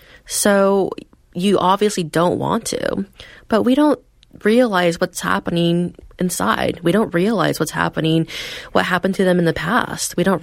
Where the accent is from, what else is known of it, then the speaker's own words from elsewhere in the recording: East Coast, United States; now in West Coast, United States; I grew up on the East Coast.